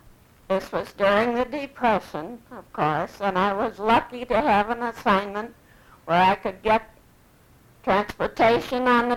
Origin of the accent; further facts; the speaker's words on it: Milwaukee, Wisconsin, United States; born there; I was born in Milwaukee, Wisconsin in 1907.